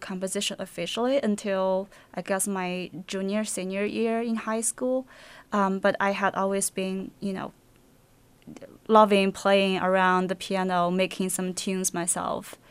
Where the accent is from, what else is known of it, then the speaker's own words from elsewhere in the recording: China; English is a second language; I was born and raised in China.